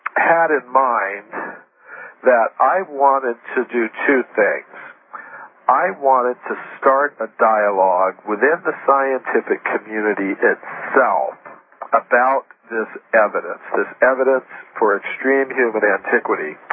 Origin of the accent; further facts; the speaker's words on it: United States; Of course, I grew up in the United States, and I was pretty much on the conventional track